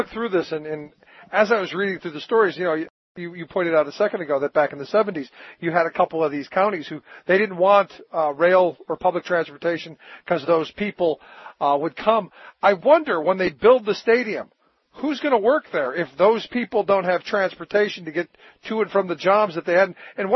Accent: Cleveland, Ohio, United States; When I grew up in Cleveland, we used to, you know, everybody parked in the suburbs who came down to the game

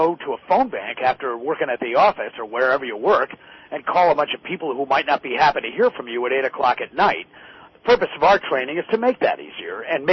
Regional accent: Connecticut, United States; whether it's Washington or my home state capital of Hartford, Connecticut

